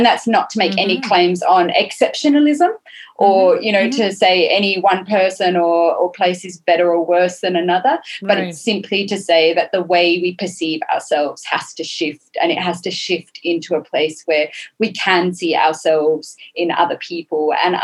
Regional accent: Australia; even though I grew up in Australia

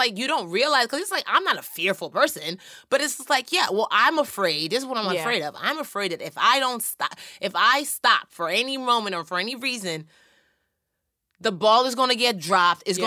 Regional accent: Nigeria; I'm a Nigerian girl. In fact, there's a pail of water on my head. There's a baby on my back.

